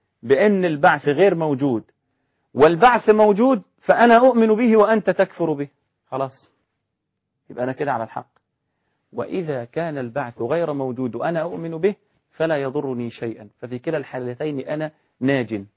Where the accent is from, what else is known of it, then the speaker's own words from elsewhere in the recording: Egypt; صحيح يا أخي، عندنا في مصر مثلا بيقول لم المتعوس على خيب الرجاء